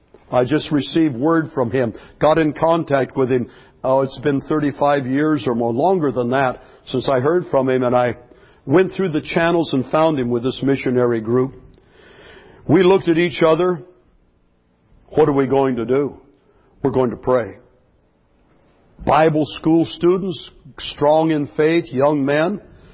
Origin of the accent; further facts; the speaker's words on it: Lompoc, California, United States; A couple of days later, I got a thick envelope in the mail from my hometown. I've never found out who. It had no return address. I saw the postmark, Lompoc, California.